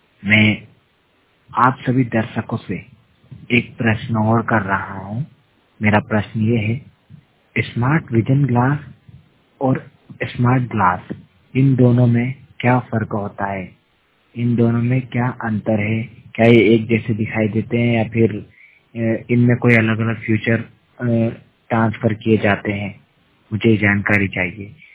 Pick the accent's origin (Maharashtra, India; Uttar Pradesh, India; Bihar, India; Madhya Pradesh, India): Madhya Pradesh, India; Indore; और मैं मध्य प्रदेश के इंदौर क्षेत्र का रहने वाला हूँ